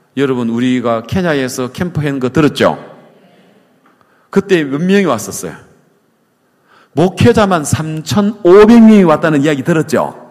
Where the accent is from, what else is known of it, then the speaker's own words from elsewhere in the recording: South Korea; 저는 한국에서 왔는데